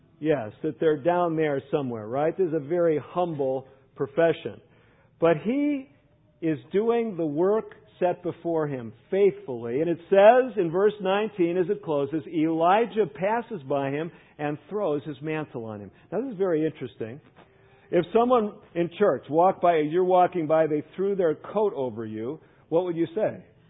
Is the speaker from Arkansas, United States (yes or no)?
no; Chicago, Illinois, United States; where I grew up in Chicago, one of the coveted jobs of my peers was to work for an organization called UPS.